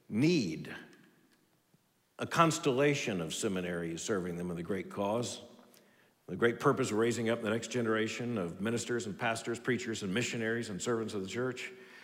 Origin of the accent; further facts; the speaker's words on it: Florida, United States; born there; I was born in Florida, and the Florida Baptist Convention became a massive influence on my life.